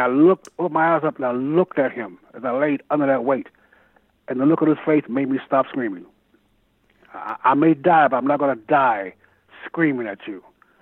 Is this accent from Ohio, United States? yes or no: no; St. Louis, Missouri, United States; I grew up in St. Louis. I remember the first time I saw a white person. I was 7 years old, a white guy walking down the street selling insurance.